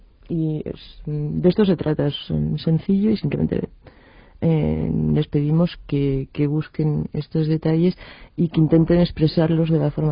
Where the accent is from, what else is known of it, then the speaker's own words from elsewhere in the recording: Belgium; yo me fijo en la comunidad francófona de Bélgica, la Communauté Française de Belgique, dado que es mi pueblo